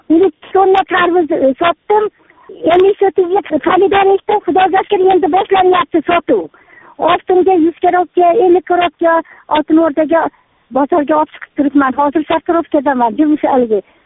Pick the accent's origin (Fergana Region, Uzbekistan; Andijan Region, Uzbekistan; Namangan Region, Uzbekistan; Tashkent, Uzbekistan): Namangan Region, Uzbekistan; Chust; moved away as an adult; now in Almaty, Kazakhstan; Men Chustumandanman, Namangan viloyati. Hozir Qozog'istondaman, Almatada. Yetti yil bo'ldi Almataga kelganimga.